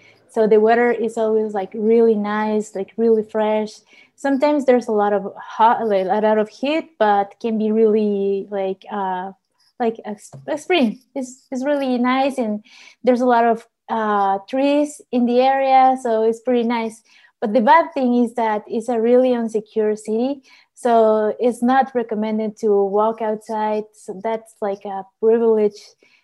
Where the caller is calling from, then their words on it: Guatemala City, Guatemala Department, Guatemala; From Guatemala City.